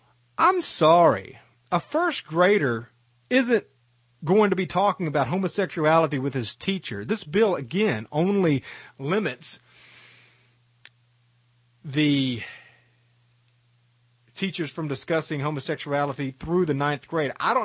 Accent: Tennessee, United States; Going back to the news and staying in Tennessee, my home state provides us with a little bit of good news

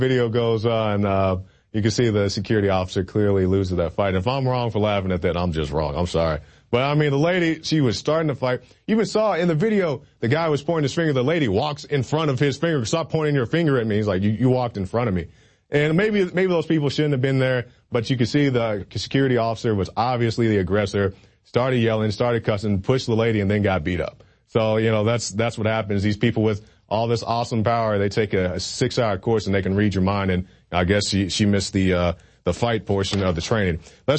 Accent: Oklahoma, United States; I'm from Oklahoma. I can't come to Texas and get in-state tuition.

